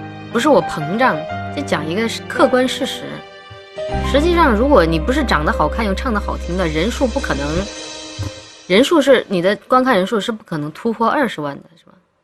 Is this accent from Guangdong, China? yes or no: yes; Guangdong, China; now in Shanghai, China; 我是广东人，离开广东很久了，来上海打工，被福建人追杀，来到上海，哎，乡音都快忘得差不多了。